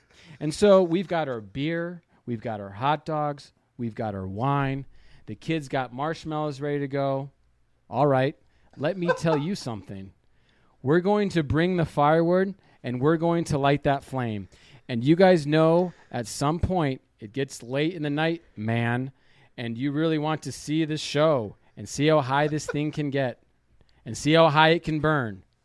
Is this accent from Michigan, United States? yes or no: yes; Detroit, Michigan, United States; that is my hometown Lions